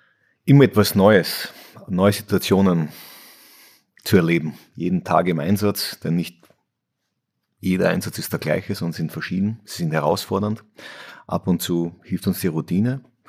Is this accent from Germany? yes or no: no; Austria; bei uns in Österreich als Beispiel für 40 Kilometer würden wir in Österreich, sagen wir zu Hause, eine Stunde vielleicht brauchen